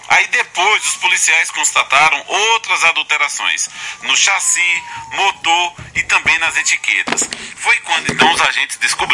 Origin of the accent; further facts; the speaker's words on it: Vitória da Conquista, Bahia, Brazil; O Guarani, eu nasci e me criei no Guarani, conheço as pessoas do Guarani. É um bairro tradicional, um dos mais tradicionais de Vitória da Conquista